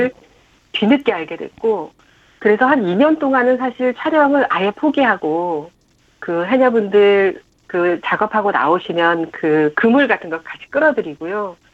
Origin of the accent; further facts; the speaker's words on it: Jeju, South Korea; 왜냐하면 제가 고향이 제주도거든요.